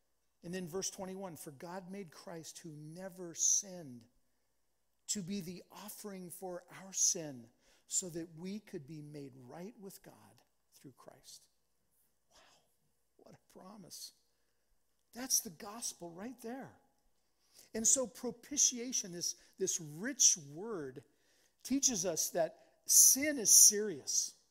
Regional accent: Kansas, United States; now in San Diego, United States; I grew up in Kansas. I grew up a Kansas City Royals fan.

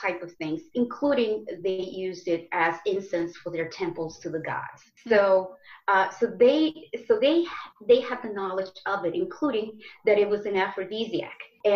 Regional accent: Dominican Republic; I remember vanilla as being part of my childhood. I come from the Dominican Republic.

